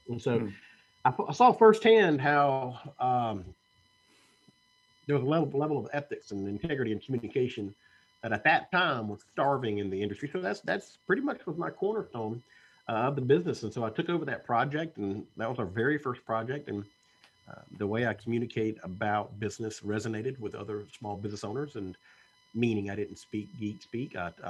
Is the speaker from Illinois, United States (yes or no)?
no; Mississippi, United States; moved away as an adult; also born or lived in Atlanta; I was raised in South Mississippi, and there weren't a lot of opportunities down where I was at when I was growing up. And so I decided to transition to Atlanta in the year 2000.